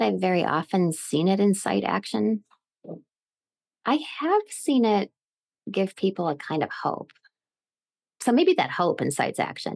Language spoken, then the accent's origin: English; Canada; moved away as an adult; now in United States; I was born and raised in Canada and I came to the States and I was 22